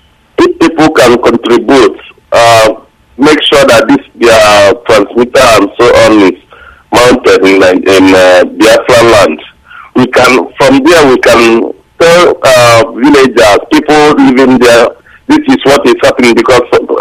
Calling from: Sweden; I'm calling from Sweden.

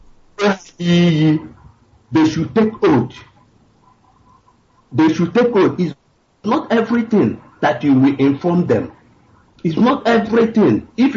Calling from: India; Yeah, I'm calling from India.

